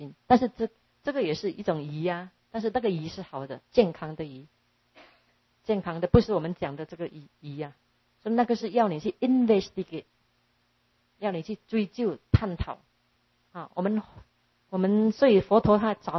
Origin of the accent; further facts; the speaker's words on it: China; 那我们中国人呢性根又比较强。慧根比较差